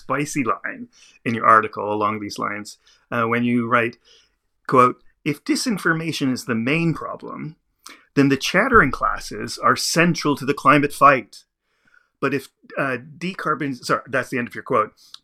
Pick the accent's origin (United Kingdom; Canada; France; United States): Canada; as a Canadian and as somebody who obviously follows the climate discourse quite closely